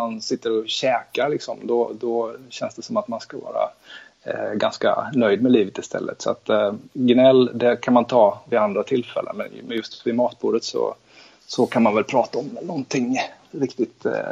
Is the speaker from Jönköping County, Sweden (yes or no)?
yes; Jönköping, Jönköping County, Sweden; Hisingstadsskolan i Jönköping där jag växte upp med en konstfrusen fotbollsplan på vintrarna.